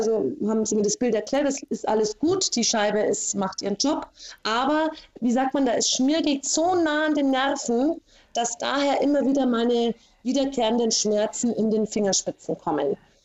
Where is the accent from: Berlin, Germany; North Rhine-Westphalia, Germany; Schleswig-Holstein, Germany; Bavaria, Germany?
Bavaria, Germany; Munich; Ich komme aus München, bin 52 Jahre alt